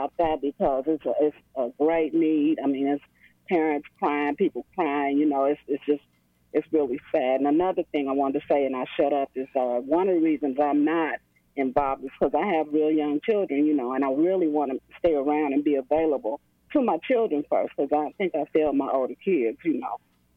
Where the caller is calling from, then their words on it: Lawrence, Kansas, United States; I'm calling actually from Lawrence, Kansas.